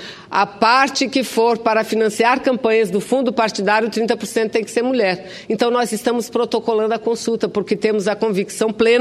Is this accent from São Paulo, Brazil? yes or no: no; Amazonas, Brazil; also born or lived in Santa Catarina; eu não nasci em Manaus, eu não nasci no Amazonas, eu nasci no estado de Santa Catarina, no sul do país, mas muito jovem fui para o Amazonas e me sinto a filha adotiva mais bem cuidada daquele estado